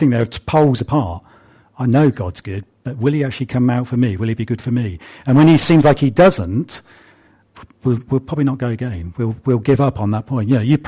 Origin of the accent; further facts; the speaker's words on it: United Kingdom; Because we're quite British about it.